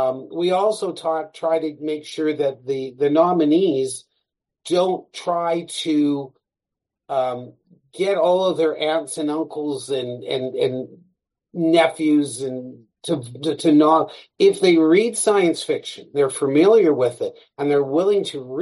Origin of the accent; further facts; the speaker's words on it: Canada; We're very Canadian